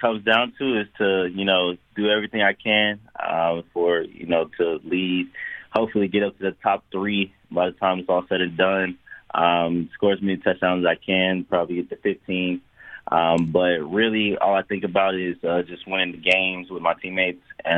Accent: California, United States; moved away; also born or lived in Nevada / Texas; I was born and raised in California. My mom decided to move to Vegas, and then from on there, she met someone, and we ended up moving to Texas.

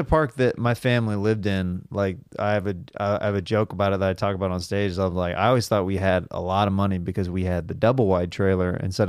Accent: Midwest, United States; I was raised in the Midwest, but I have family and influences that are very much like that character.

